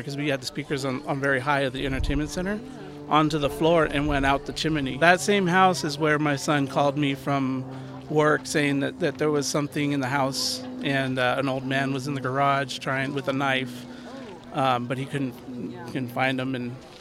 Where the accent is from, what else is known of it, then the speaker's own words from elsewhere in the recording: San Diego, California, United States; I'm from San Diego, California.